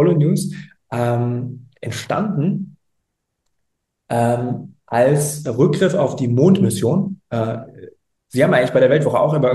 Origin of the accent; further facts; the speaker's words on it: Berlin, Germany; Also ich bin aufgewachsen hier in Berlin, Kreuzberg, und da kriegt man natürlich viel mit.